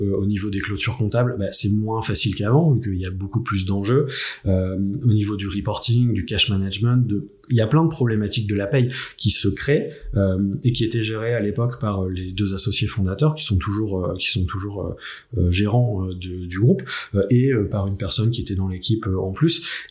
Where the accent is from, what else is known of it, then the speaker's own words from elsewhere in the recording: Paris, Île-de-France, France; Je suis parisien